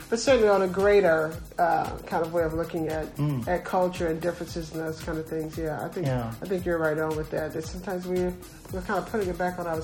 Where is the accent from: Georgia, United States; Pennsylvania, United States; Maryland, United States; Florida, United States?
Georgia, United States; all the things that I learned growing up in South Georgia.